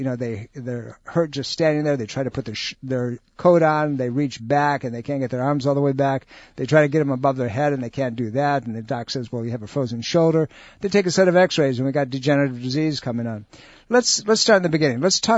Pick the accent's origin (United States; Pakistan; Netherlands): United States; New York; Many of you know that I'm from the Western New York area where we average out about 250 inches of snow a year south of Buffalo.